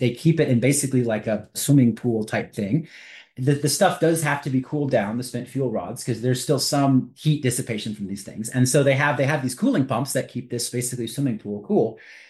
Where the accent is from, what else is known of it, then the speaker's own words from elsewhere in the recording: California, United States; Perfect example, California. I grew up outside of the Mojave Desert